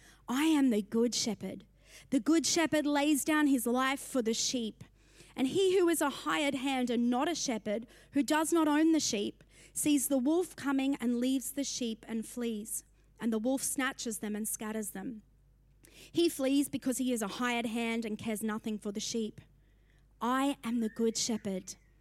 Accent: Brisbane, Queensland, Australia; I'm from Brisbane. I actually know exactly where I am.

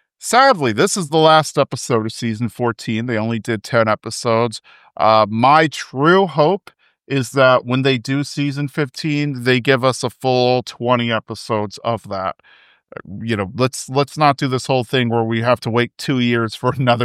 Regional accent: Texas, United States; now in San Francisco Bay Area, United States; I grew up in Texas, born and raised, spent most of my life there. I live in the San Francisco Bay Area now

